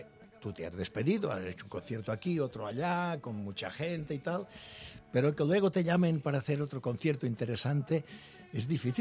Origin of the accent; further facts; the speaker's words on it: Santa María del Camí, Balearic Islands, Spain; born there; Y claro, yo nací en Santa María, que es un pueblo de Mallorca.